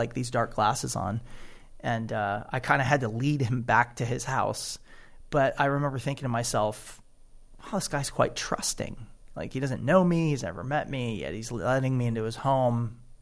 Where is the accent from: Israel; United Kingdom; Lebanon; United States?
Israel; And when he heard that I was from Israel, he was extremely interested